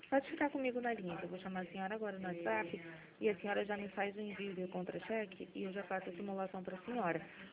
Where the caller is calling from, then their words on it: Rio de Janeiro, Brazil; Eu sou aqui do centro do Rio. Centro do Rio não, aqui do Catete.